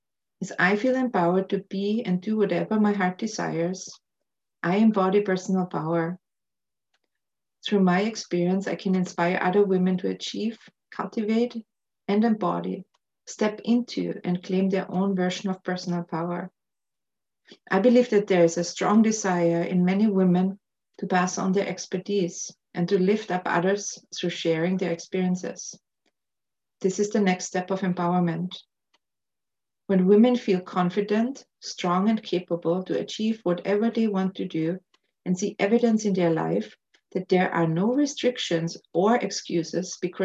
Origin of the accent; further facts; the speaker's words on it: Austria; English is a second language; moved away as an adult; now in Canada; I was born and raised in Austria and moved to Canada in my early 20s. I have now lived longer in Canada than in Austria, yet I don't feel like I'm a true Canadian since I wasn't born here.